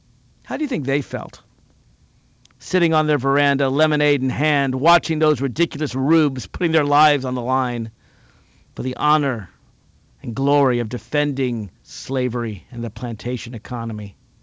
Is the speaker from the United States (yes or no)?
yes; Nashville, Tennessee, United States; I'm from Nashville, Tennessee. My family still lives there.